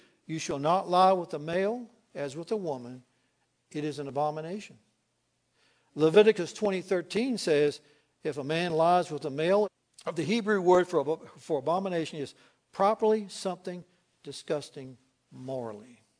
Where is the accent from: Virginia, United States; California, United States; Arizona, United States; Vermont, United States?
Virginia, United States; Lynchburg; there's even 4 in my hometown, Lynchburg.